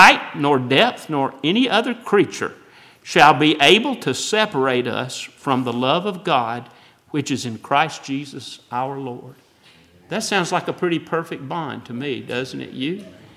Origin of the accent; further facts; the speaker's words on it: the South, United States; Now, for me, growing up in the South, if somebody was a put on, it means they were fake.